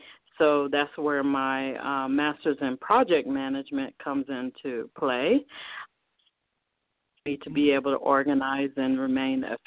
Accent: Oklahoma, United States; also born or lived in Texas; now in Brooklyn, United States; Well, I'm originally born in Oklahoma, and born and raised in Oklahoma, and then I migrated into Texas, and so I was there for approximately 30 years, and at this time, I'm in Brooklyn, New York.

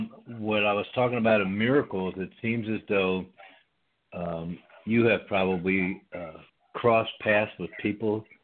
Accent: Norristown, Pennsylvania, United States; I grew up in a town right around the corner from you called Norristown, Pennsylvania.

